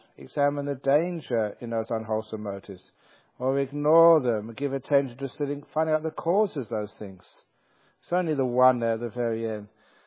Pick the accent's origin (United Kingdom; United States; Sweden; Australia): United Kingdom; England; the winter times, which I grew up with in England.